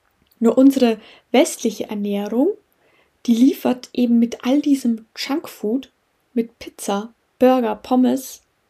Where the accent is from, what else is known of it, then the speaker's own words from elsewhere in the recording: Tyrol, Austria; in meiner Heimat Tirol